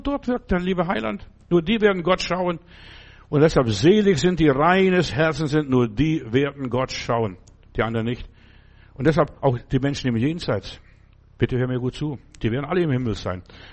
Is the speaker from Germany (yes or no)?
no; Klaipėda, Klaipėda County, Lithuania; Als ich jetzt vor Jahren mal in Memel, da wo ich herkomme, war und die Gegend besucht habe